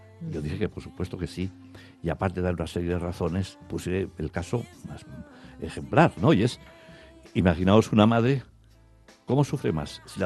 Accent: Portugalete, Basque Country, Spain; yo tengo amigos de donde nací, en Portugalete, que para mí son como hermanos.

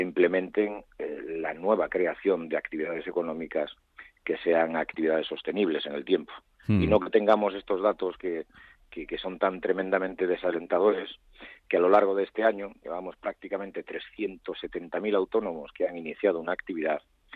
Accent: Galicia, Spain; tenemos porque estoy aquí ahora y soy gallego

